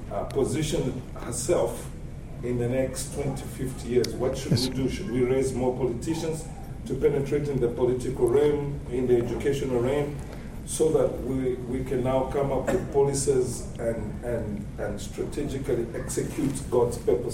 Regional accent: Zambia; So I'm from Zambia.

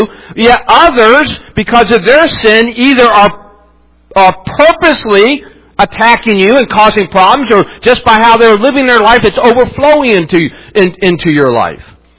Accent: West Virginia, United States; I grew up in West Virginia.

